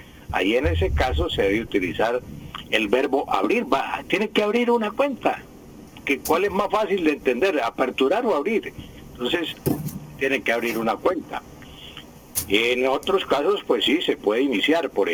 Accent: Valledupar, Cesar, Colombia; Yo soy del Valle de Upar, del Valle de Upar.

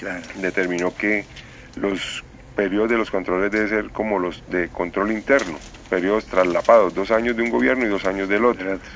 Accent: Bucaramanga, Santander, Colombia; Y vengo a Bucaramanga nuevamente a mi tierra

